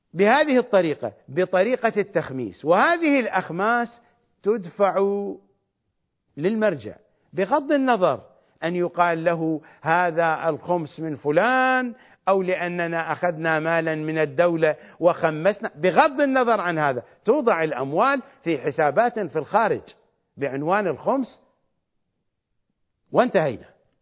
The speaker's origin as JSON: {"language": "Arabic", "country": "Iraq", "said": "نحن عندنا في العراق فساد يشرعن دينيا وفساد يشرعن قانونيا"}